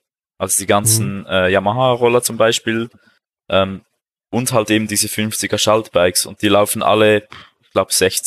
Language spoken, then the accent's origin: German; Switzerland; Das ist bei uns in der Schweiz halt so üblich, sag ich mal, dass man mit 14 den Mofa-Schein macht, wenn man auf dem Land lebt